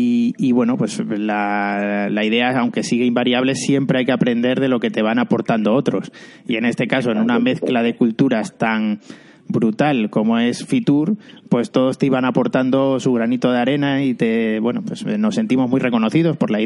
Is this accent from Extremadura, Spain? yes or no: yes; Extremadura, Spain; ya sabes que yo soy de Extremadura y que llevo a mi tierra dentro